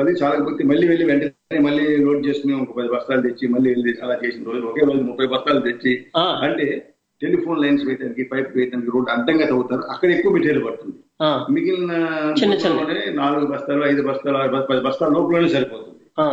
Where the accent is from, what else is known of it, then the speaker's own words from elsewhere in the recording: Errapudi, Andhra Pradesh, India; మాది పశ్చిమ గోదావరి జిల్లా ఎర్రపూడి దేవరపల్లి మండలం. మాది సామాన్య వ్యవసాయ కుటుంబం.